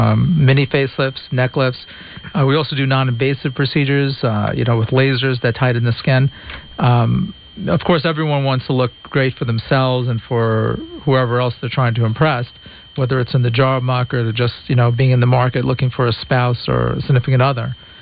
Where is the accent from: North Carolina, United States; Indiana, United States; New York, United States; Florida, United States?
New York, United States; now in Michigan; I'm a New Yorker. I'm here. I like the state of Michigan.